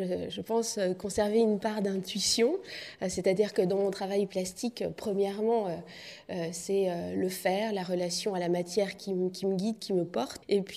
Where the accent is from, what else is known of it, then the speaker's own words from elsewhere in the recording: Clermont-Ferrand, Auvergne-Rhône-Alpes, France; moved away; also born or lived in Lyon / Paris; Oui, effectivement, je suis auvergnate, mais j'ai quitté l'Auvergne très tôt pour mes études en art. Donc d'abord Lyon et puis ensuite Paris.